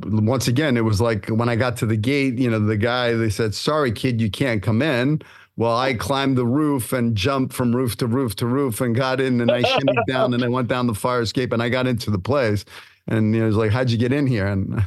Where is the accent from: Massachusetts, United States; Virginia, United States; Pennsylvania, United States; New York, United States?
New York, United States; Brooklyn; Brooklyn, New York.